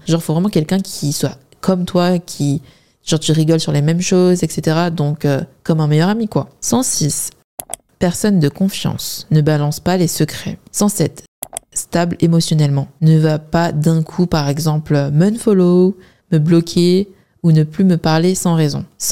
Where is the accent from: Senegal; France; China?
China; Wenzhou, Zhejiang; Je suis chinoise en particulier de la région de Wenzhou.